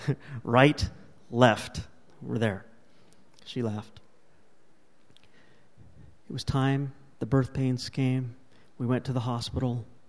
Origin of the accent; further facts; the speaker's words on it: California, United States; I'm already from California.